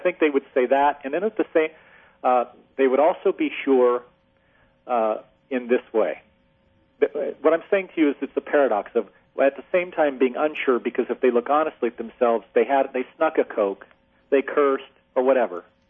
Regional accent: Glenrock, Wyoming, United States; See, I grew up in Wyoming, in Glen Rock, Wyoming, and there was a large community of Mormons there.

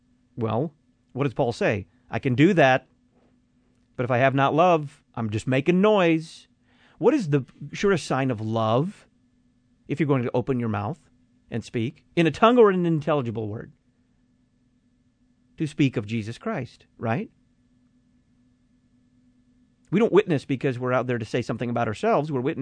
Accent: Deep South, United States; also born or lived in Dallas; I was raised in the Deep South, so it's not like I've never heard anybody speak in tongues.

